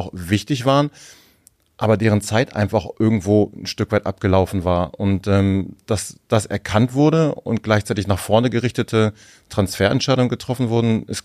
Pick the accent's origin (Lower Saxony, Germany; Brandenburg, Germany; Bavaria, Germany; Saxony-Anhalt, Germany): Lower Saxony, Germany; Braunschweig; moved away as an adult; also born or lived in Salzgitter; now in Hamburg, Germany; Ich komme aus der Region, also gebürtiger Salzgitteraner, aber in Braunschweig aufgewachsen und dann mit 20 nach Hamburg gezogen.